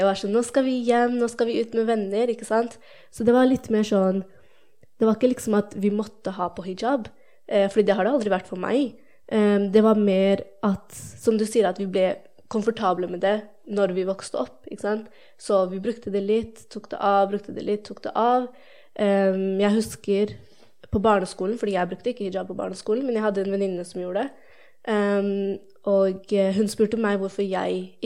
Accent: Pakistan; Fordi jeg er jo pakistaner.

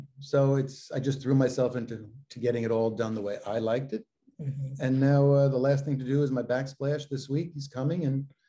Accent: Brooklyn, New York, United States; And where are you from? And I said, I was from Brooklyn.

